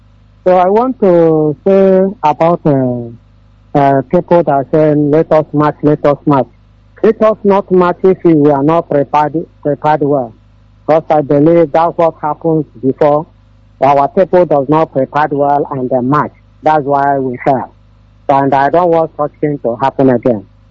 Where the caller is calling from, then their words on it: Enugu, Enugu State, Nigeria; I'm calling from Enugu.